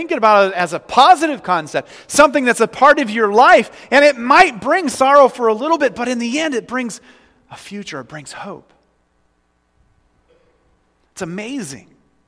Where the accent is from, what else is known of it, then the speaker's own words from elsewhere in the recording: Iowa, United States; I'm from Iowa and I don't even know what a bushel is.